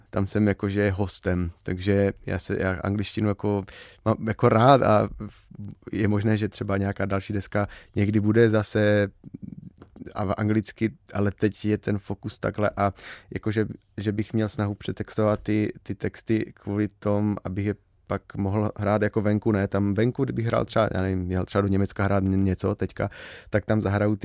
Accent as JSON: {"language": "Czech", "region": "Moravia", "country": "Czechia", "said": "protože jak jsem z Moravy, mám fakt jako kousek Slovensko. Dejme tomu 20 kilometrů od hranic, tak jsem trošku jako Slovák v podstatě."}